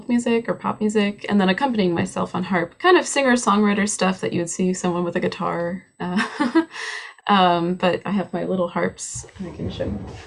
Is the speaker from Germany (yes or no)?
no; New Jersey, United States; maybe growing up in New Jersey, I had one experience